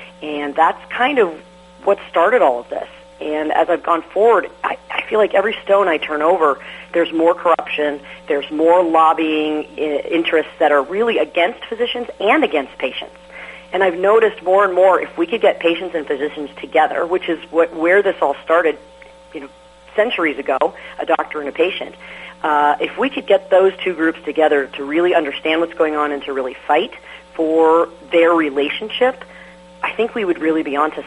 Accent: Washington, United States; I am in Washington State, and I'm in a small town, actually my hometown. I was born and raised here, and my father's been practicing as a pediatrician in this same town since 1970.

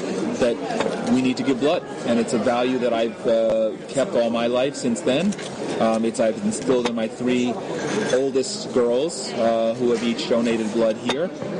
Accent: New Jersey, United States; also born or lived in New York; now in Israel; No, I'm not. I was born and raised in New York and raised in New Jersey, but I've always been Israeli.

